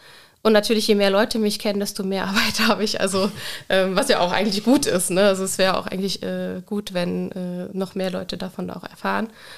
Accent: Magdeburg, Saxony-Anhalt, Germany; moved away as an adult; also born or lived in Potsdam; Ich bin in Magdeburg geboren und aufgewachsen und zur Schule gegangen, dann zum Studium nach Potsdam gegangen.

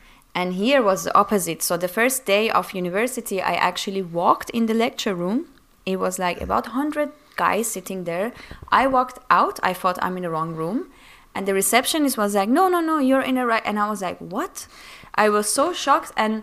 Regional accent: Iran; moved away as an adult; now in United Kingdom; So I'm born and raised in Iran, and I moved when I was 18 to UK to study for university.

